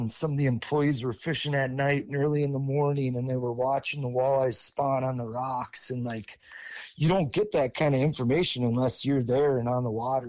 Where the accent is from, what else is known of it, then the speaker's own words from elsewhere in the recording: Minnesota, United States; kind of bring our knowledge, us growing up in Minnesota, more Mississippi River.